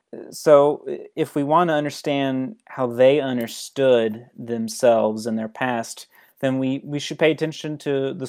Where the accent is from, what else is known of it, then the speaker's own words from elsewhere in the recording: Memphis, Tennessee, United States; I grew up in Memphis, and, you know, everyone has some sort of, you know, story